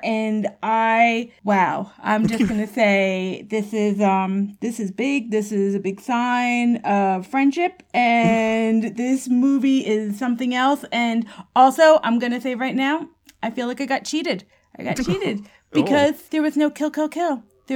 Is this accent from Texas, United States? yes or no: no; New York City, New York, United States; Well, I'm a New Yorker, Chauncey, so we're going to have to throw down a little bit